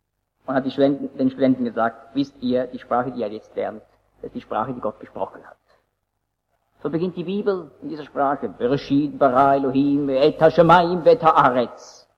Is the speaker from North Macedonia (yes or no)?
no; Switzerland; accent: Swiss German; Aber das gibt es fast nicht, dass ein Deutscher Schweizerdeutsch sprechen kann mit unserem Akzent.